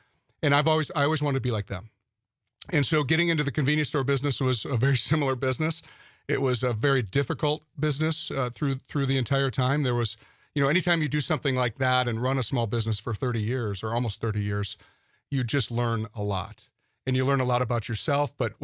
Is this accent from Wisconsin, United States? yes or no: yes; Ashwaubenon, Wisconsin, United States; born or raised there